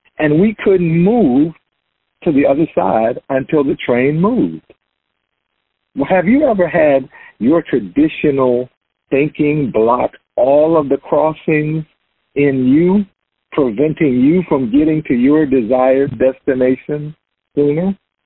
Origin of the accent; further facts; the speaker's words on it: the South, United States; I grew up in the South, so I was used to seeing long freight trains.